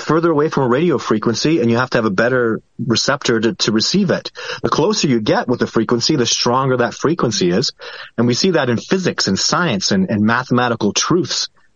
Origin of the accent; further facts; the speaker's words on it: Canada; I'm Canadian, man.